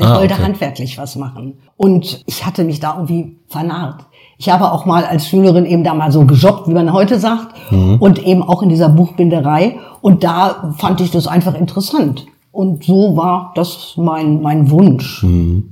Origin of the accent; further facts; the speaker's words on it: Göttingen, Lower Saxony, Germany; bin ich in Göttingen, am Waageplatz, in dem jetzigen Haus der Heilsarmee. Also ein richtiges Göttinger Kind. Auch noch innerhalb des Walds, wo man hingehört als Göttingerin, meine ich. Bin jetzt, ja, wie alt bin ich jetzt? Jahrgang 47.